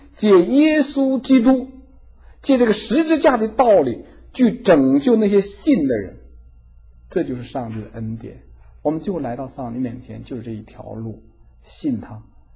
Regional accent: Chicago, Illinois, United States; 就假如上帝就算今天在我们美国的，假如在我家乡在芝加哥

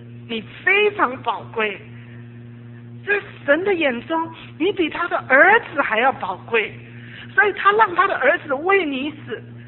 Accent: China; 好，这就是我们中国人常常这样子。

